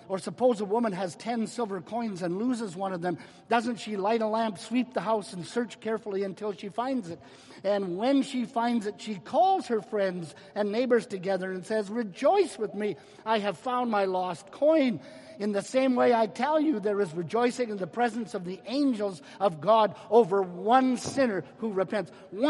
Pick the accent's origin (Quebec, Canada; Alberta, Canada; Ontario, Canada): Alberta, Canada; Edmonton; especially in Edmonton, Alberta, which is my hometown.